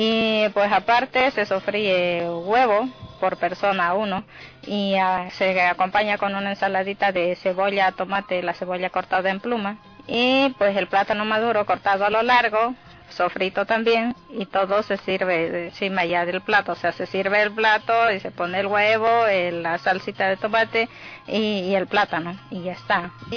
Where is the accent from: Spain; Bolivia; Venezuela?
Bolivia; San Javier, Santa Cruz; soy de Bolivia, de Santa Cruz, exactamente de San Javier.